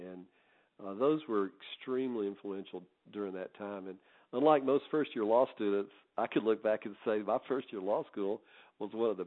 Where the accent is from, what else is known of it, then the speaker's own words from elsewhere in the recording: the South, United States; as a Southerner, you know, I grew up with, you know, all that history, being surrounded by that.